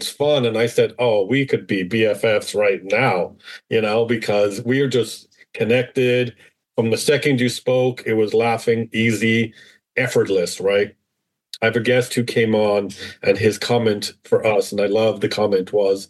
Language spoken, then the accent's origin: English; Ireland; moved away as an adult; now in United States; I am originally from Ireland. I came over here to the United States in the early 90s to be a camp counselor.